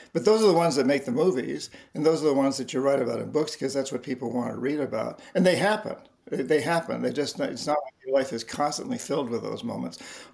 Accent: New England, United States; I grew up in New England. My family goes back to the 1600s in New England.

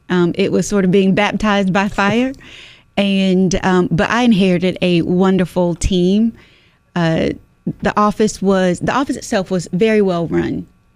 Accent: North Carolina, United States; being born and raised in Eastern NC, I know what it's like to sweep flood water out of my living room.

